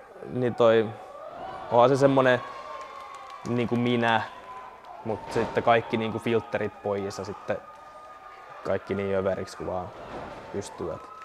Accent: Rauma, Satakunta, Finland; että mä oon Raumalta. Ja kyllähän se murteestakin moni aina huomauttaa siitä

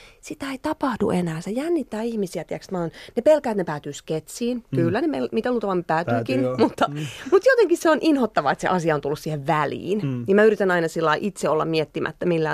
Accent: Satakunta, Finland; En ole Savosta. Mähän on siis nihkeä länsisuomalainen ja kaiken lisäksi satakuntalainen.

